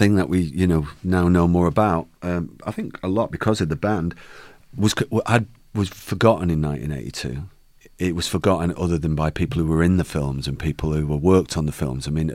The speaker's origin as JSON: {"language": "English", "town": "Manchester", "region": "North West England", "country": "United Kingdom", "said": "we are from Manchester, we mention it in our songs."}